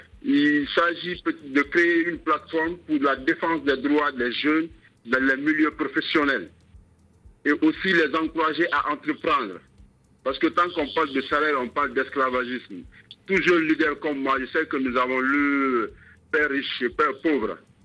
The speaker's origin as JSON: {"language": "French", "country": "Burkina Faso", "lives_now": "France", "said": "je suis de Burkina Faso, mais je vis en France."}